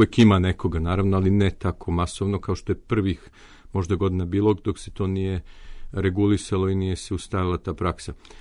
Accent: Serbia; now in United States; to je bio šok jedan kada sam došao iz Srbije, gde mi nismo bukvalno smeli ni da pitamo profesora da prekinemo, a čim sam došao na prvo predavanje u Americi

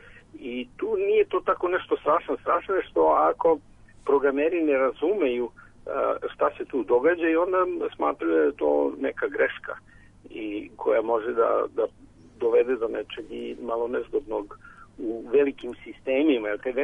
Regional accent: Bor, Bor District, Serbia; Ja se sećam kad sam bio klinac nekada u Boru, ja sam iz Bora

